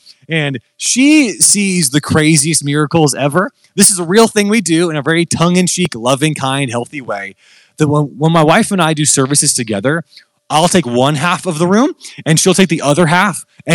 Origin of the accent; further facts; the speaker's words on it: Midland, Michigan, United States; now in Midland, Texas, United States; So I was born and raised in Midland, Michigan. And actually, that's really funny. I was born and raised in Midland, Michigan. And I'm now in Midland, Texas, which is very fun.